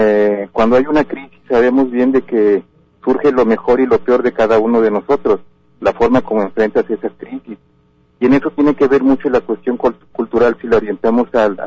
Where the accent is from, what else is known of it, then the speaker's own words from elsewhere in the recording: Mexico; Nosotros como mexicanos hemos enfrentado situaciones muy difíciles